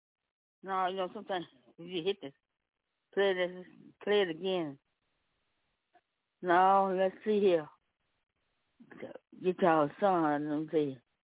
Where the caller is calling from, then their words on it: Memphis, Tennessee, United States; talking about, I'm talking from Memphis, Tennessee